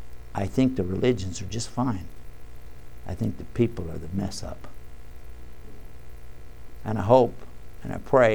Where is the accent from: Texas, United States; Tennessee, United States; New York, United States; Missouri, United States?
Texas, United States; I'm from Texas. You know us Texans.